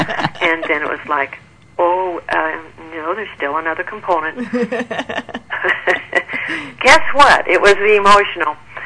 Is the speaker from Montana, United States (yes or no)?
no; Flagstaff, Arizona, United States; also born or lived in Phoenix; I'm a native Arizonan, and earlier part of my life I was raised in Flagstaff, and then the southern part, Phoenix area, later.